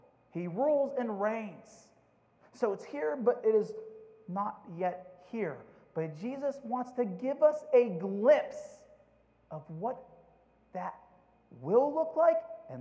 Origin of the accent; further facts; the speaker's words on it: Youngstown, Ohio, United States; born there; he found out that I was born in Youngstown, Ohio.